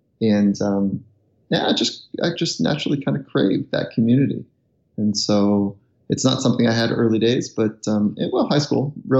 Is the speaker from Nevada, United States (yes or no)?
no; California, United States; And then I didn't have a tribal thing in early days growing up in California.